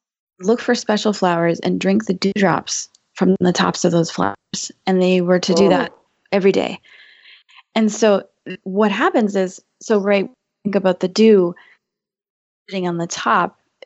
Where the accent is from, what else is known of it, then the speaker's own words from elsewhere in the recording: Midwest, United States; also born or lived in Minneapolis / Michigan / Wisconsin; I grew up in the Midwest, and we moved around a lot. We lived in Minneapolis, and then in a small town in Michigan, and then a small town in Wisconsin.